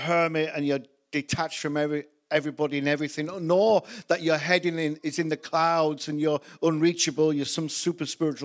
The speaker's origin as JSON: {"language": "English", "region": "Yorkshire and the Humber", "country": "United Kingdom", "said": "I'm from Yorkshire. We always take out a couple of vowels if we can."}